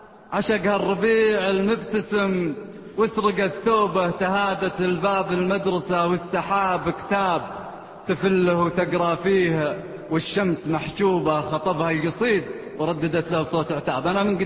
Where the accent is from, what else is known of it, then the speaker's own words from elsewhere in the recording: Najran, Najran Province, Saudi Arabia; born there; مع اعتزازي طبعا من نجران لأنه مسقط رأسي نجران